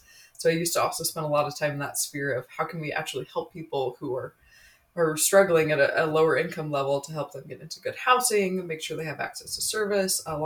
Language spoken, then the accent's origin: English; Utah, United States; I was born and raised in Utah County.